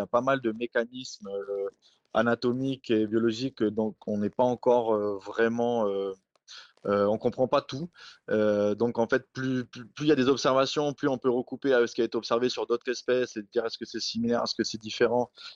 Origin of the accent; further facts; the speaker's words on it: New Caledonia; moi je suis né et j'ai grandi en Nouvelle-Calédonie, donc j'ai fait toutes mes études.